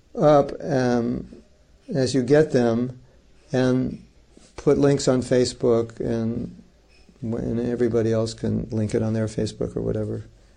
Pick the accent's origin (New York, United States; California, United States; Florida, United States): California, United States; I'm from California, so. You know, we're pretty laid back in California.